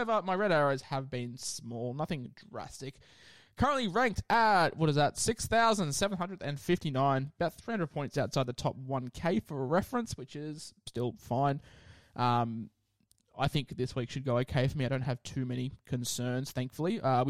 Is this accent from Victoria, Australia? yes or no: no; Queensland, Australia; as a Queenslander